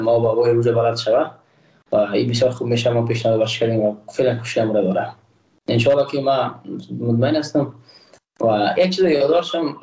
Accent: Afghanistan; ما یک افغان هستم

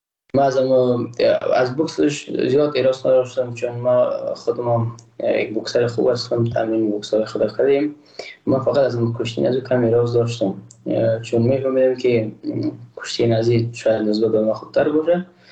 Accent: Afghanistan; ما یک افغان هستم

